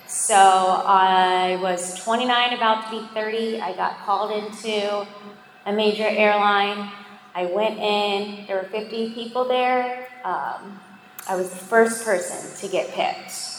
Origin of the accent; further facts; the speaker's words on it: Tampa, Florida, United States; And so I was like, I'm just moving back to Tampa. Like, this is my hometown.